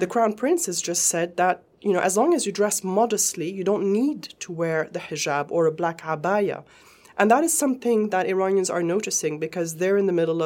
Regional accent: Beirut, Beirut Governorate, Lebanon; You know, I grew up in Beirut in the 80s.

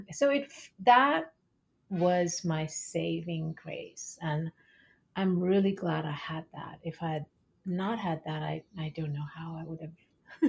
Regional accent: India; And growing up in India also, we're very innocent and naive.

